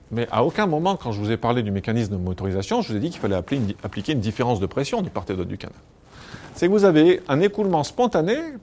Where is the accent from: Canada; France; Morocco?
France; parce qu'on est français, donc on choisit le nom du mec français.